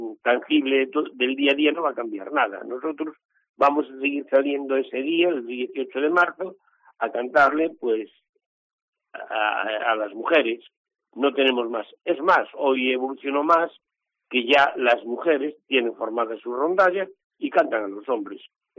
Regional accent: Mugardos, Galicia, Spain; yo no soy ferrolano, soy de Mugardos, soy mugardés

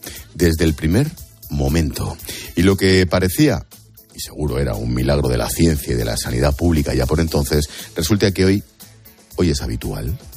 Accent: Spain; como español

